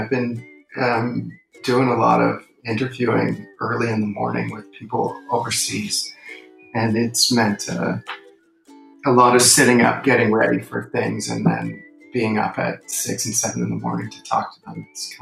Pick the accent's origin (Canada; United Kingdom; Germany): Canada; Vancouver, British Columbia; I'm originally from Vancouver.